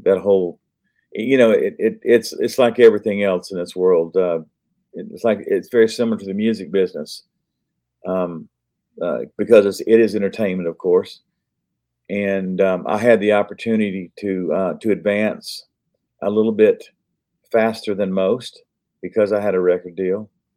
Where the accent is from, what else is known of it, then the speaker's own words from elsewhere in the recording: Ocala, Florida, United States; it's from my hometown of Ocala, Florida.